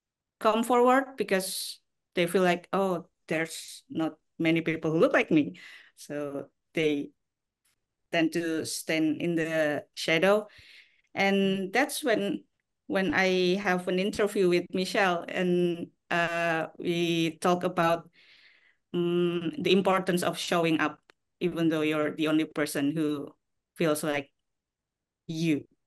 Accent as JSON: {"language": "English", "country": "Indonesia", "second_language": "English", "said": "from Indonesia, and I've been like, I just start to wear hijab, I think, since I'm 22."}